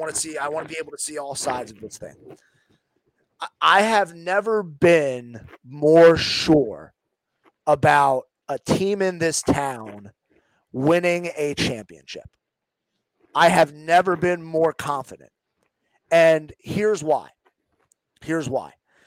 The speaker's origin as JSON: {"language": "English", "town": "Philadelphia", "region": "Pennsylvania", "country": "United States", "said": "I've seen a lot of things in my over the course of my life as a Philadelphian."}